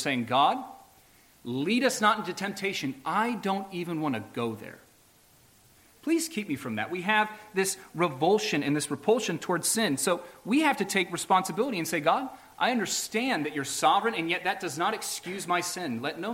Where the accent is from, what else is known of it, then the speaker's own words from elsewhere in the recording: Maryland, United States; I'm from Maryland, and where I come from, ants are not a big deal.